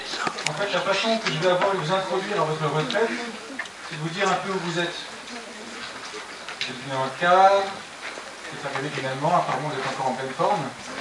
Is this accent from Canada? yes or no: no; Versailles, Île-de-France, France; je suis aussi originaire de Versailles